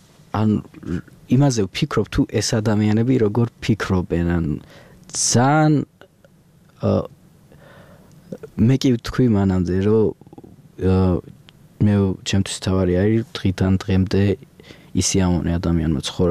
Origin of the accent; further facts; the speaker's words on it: Tbilisi, Georgia; born there; მე რაც დავიბადე, დიდად მწვანე არ იყო და ეხა საერთოდ არ ვიცი რა ემსგავსება თბილისში ამდენი ხეების მოჭრით